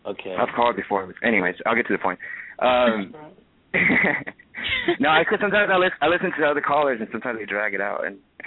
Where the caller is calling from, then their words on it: Houston, Texas, United States; I'm calling from Houston, Texas.